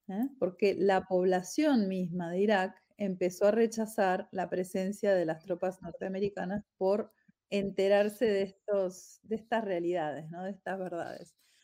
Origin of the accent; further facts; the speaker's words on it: Argentina; Yo soy argentina y francesa